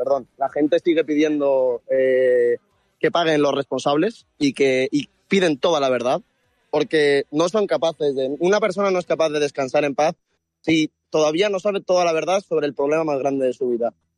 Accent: Valencian Community, Spain; de lo que somos, el pueblo valenciano

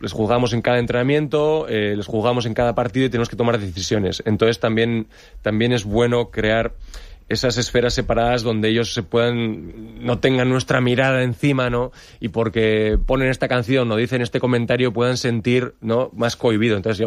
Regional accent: San Sebastián, Basque Country, Spain; a mi ciudad natal, San Sebastián.

